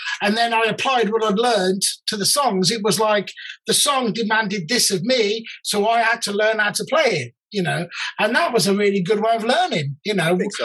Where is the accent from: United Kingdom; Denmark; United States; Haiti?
United Kingdom; West Midlands; I'm from the Black Country